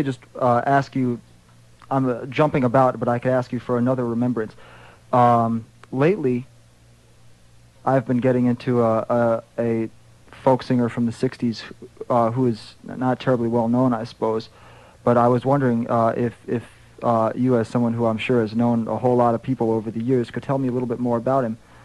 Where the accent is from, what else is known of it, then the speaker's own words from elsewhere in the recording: New York, United States; And I'm from New York.